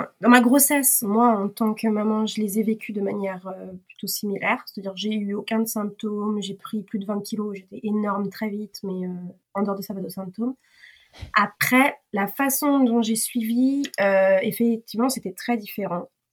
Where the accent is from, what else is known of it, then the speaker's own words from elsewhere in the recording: France; now in South Korea; C'est-à-dire que moi, je suis française.